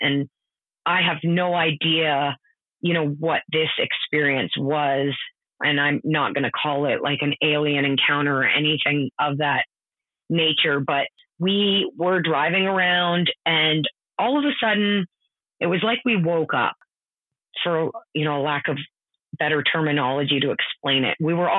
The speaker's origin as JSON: {"language": "English", "region": "Ontario", "country": "Canada", "lives_now": "British Columbia, Canada", "said": "because I'm actually from Ontario and I've been in British Columbia for about 10 years now."}